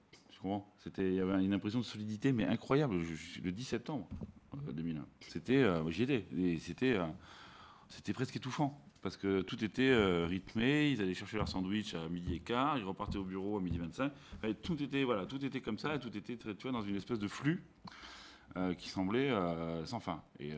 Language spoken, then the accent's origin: French; Mérignac, Nouvelle-Aquitaine, France; also born or lived in Albi; Je suis né à Albi, mais mon père était vétérinaire et donc il a ouvert un cabinet à Mérignac, chemin long.